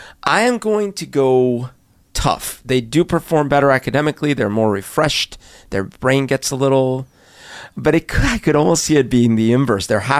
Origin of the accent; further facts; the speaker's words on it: Colombia; when I grew up in Colombia, when I was little